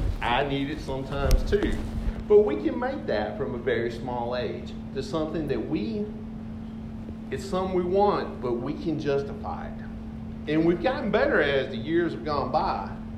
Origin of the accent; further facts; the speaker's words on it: Ware Shoals, South Carolina, United States; When we were growing up, I grew up on the Mill Hill in Wareshoals, on Lee Street, and we didn't have air conditioning.